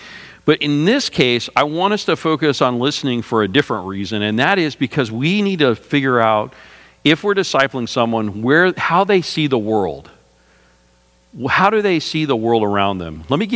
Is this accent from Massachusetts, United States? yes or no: no; Texas, United States; I wasn't really a cowboy much. I lived in the city, but I grew up in Texas.